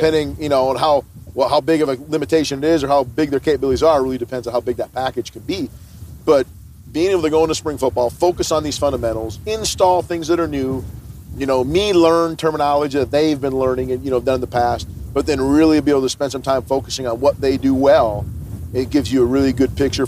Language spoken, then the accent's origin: English; Minnesota, United States; I grew up playing hockey, so I'm from Minnesota originally, right? So hockey's a huge deal.